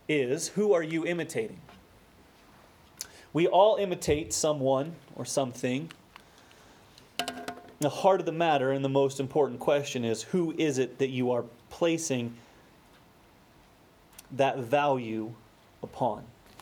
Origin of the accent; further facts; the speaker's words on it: Minnesota, United States; accent: Minnesotan; I've trained myself out of my Minnesotan accent in graduate school